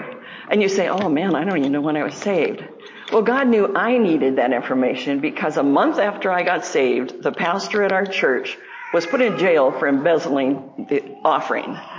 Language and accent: English; California, United States; also born or lived in Iowa; I mean, I'm from California. I'm a beach bunny.